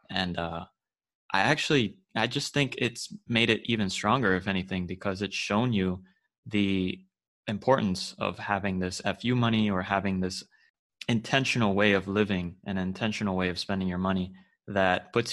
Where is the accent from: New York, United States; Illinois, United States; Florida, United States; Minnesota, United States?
Florida, United States; And then I'm from Florida, so it's tough to, it's a definitely, I don't know what gear to get